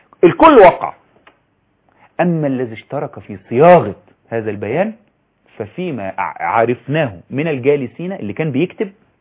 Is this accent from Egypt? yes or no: yes; Egypt; الأمن عندنا في مصر هنا